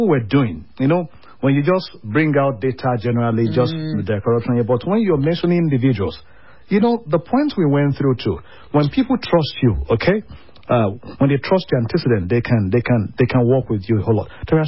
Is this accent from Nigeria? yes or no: yes; Ondo, Nigeria; Within Nigeria. I'm from Ondo State.